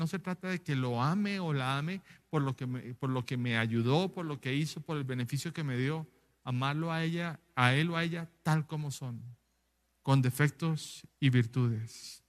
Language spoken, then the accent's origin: Spanish; Colombia; Ahora yo estoy como recién colombiano desembarcado acá